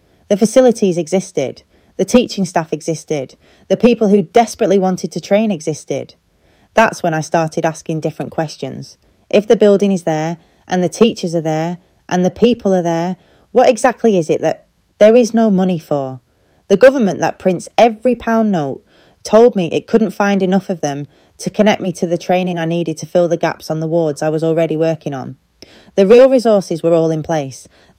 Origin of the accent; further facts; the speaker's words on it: Smallbridge, United Kingdom; Growing up in Smallbridge, I left school at 16 to care for my mum when her MS got worse.